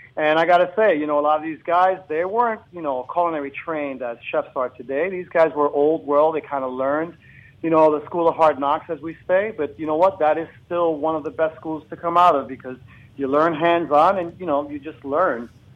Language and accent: English; New York, United States; Anyone who could equate to growing up in New York in the 70s could definitely appreciate what I have to say.